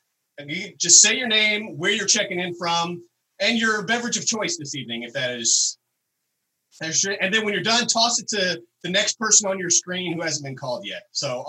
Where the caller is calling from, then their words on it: Fort Worth, Texas, United States; I'm checking in from Fort Worth